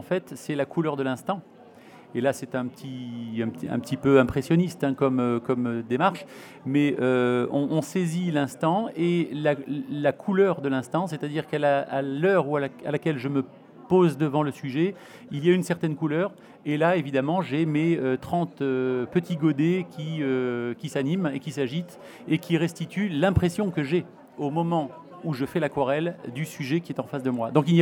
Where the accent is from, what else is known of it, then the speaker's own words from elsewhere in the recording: Occitanie, France; je suis originaire du Tarn-et-Garonne.